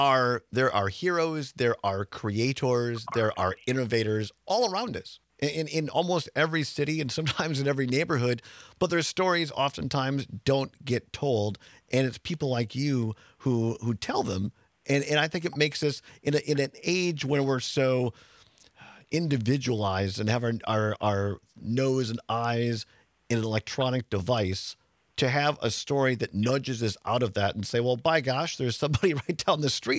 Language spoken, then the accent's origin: English; Richland Center, Wisconsin, United States; I'm 53. I grew up in Richland Center, incidentally, out there.